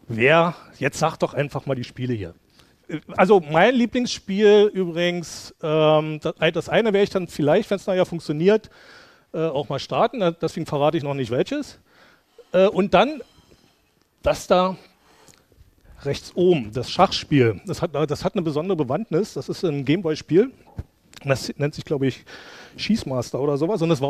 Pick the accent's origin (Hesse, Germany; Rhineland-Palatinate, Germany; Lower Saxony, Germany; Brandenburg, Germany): Brandenburg, Germany; Brandenburg an der Havel; Brandenburg ist groß. Ich komme direkt aus der Stadt Brandenburg.